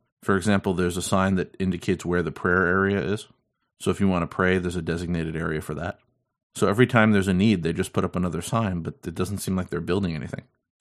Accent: New York, United States; So here's another story from my home state of New York.

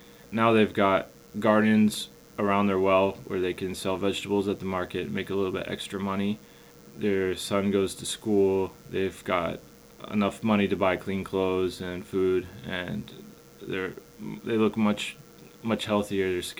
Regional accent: United States; I'm from America.

